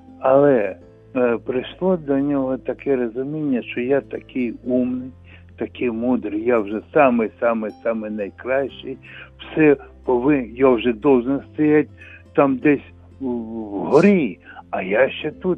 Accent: Kyiv Oblast, Ukraine; also born or lived in Donbas; Я із Київщини приїхав сюди, на Хмельниччину, дружина народилася. А до цього я жили ми з дружиною в Донбасі.

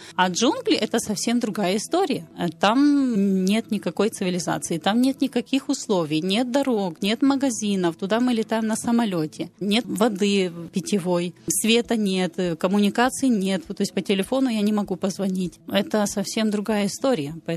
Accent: Ukraine; moved away; also born or lived in Argentina; я приехала сначала из Украины в Аргентину. И вначале я учила язык, у меня не было друзей, потому что я не разговаривала на испанском языке.

